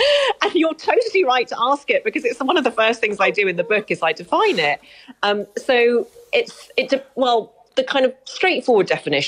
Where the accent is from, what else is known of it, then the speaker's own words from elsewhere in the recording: Derry, Northern Ireland, United Kingdom; also born or lived in England; And so we moved over to Derry as a family, and I grew up there for most of my life.